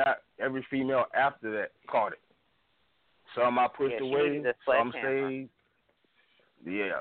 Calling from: South Carolina, United States; I'm calling from South Carolina.

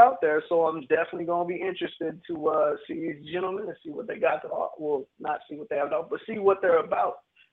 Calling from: Tampa, Florida, United States; Oh, shoot, man. I'm in Tampa. It's hot as hell down here.

